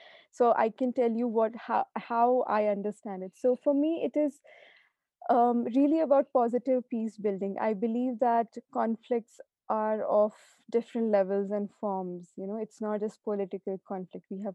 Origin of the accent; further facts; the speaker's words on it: Jammu and Kashmir, India; because I came from Kashmir. I saw a lot of pain and conflict around me.